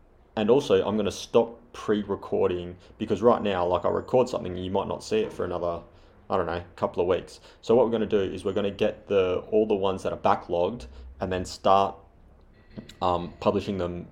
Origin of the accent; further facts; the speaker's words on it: Australia; accent: Australian; My Australian accent probably messed that up.